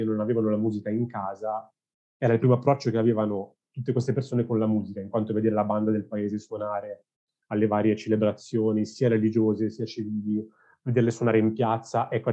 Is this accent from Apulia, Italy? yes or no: no; Tuscany, Italy; avete capito che sono toscano